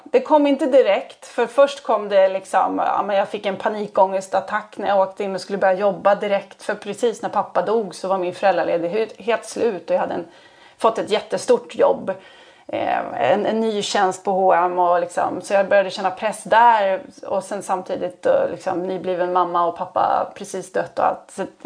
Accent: Södertälje, Stockholm County, Sweden; mamma har i trappen hemma i Södertälje på mitt liksom barndomshem.

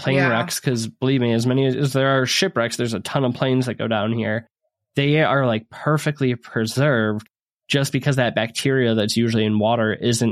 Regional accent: Michigan, United States; We're from Michigan. We're obviously the greatest state on earth, surrounded by the Great Lakes.

